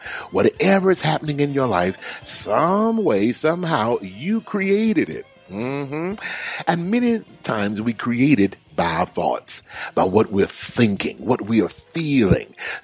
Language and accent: English; Houston, Texas, United States; And I forgot how hot it gets in Houston. Now, that's my hometown, and I love Houston.